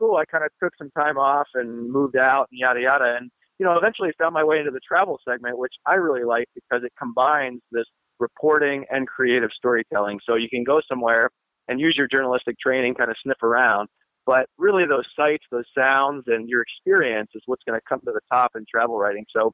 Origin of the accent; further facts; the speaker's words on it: East Coast, United States; And growing up on the East Coast, you know, I'm so not used to that.